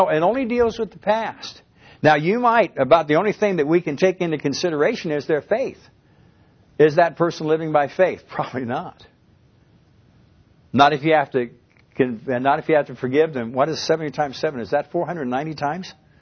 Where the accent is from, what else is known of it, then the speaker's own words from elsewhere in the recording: Tulsa, Oklahoma, United States; hi, I'm a pastor from Tulsa.